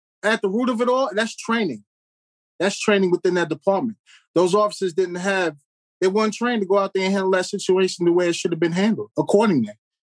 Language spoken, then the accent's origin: English; New York, United States; By being real with them. Yeah, I'm from New York. I have fun.